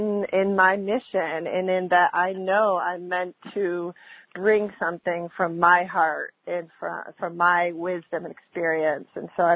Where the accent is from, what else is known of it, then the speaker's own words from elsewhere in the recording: Massachusetts, United States; now in Santa Cruz, United States; I'm from Massachusetts, but I'm actually living in Santa Cruz, California.